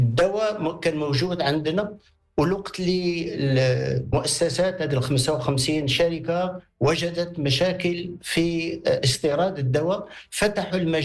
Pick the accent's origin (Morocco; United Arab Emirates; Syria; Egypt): Morocco; النقطة الثالثة بالنسبة للمغرب والنجاح ديال بلدنا المغرب، التوزيع.